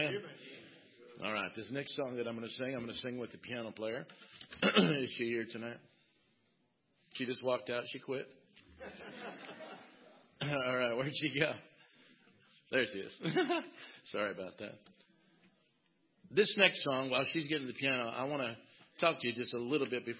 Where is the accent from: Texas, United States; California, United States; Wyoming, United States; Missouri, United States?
Wyoming, United States; I grew up in the Rocky Mountains of Wyoming. I spent a lot of time on horseback in the mountains